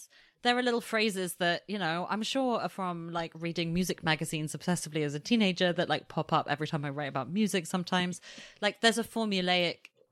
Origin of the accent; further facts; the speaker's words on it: United Kingdom; now in United States; my like adult life as a British person in America.